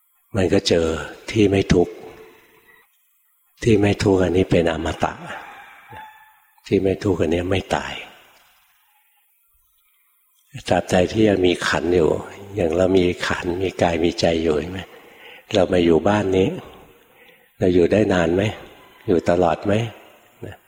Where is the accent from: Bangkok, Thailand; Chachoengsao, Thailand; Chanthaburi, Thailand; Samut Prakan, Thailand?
Bangkok, Thailand; อยู่บ้านเกิดอยู่ในกรุงเทพถนนบริพัตรอยู่บ้านเกิดเด็กเล็กๆนะ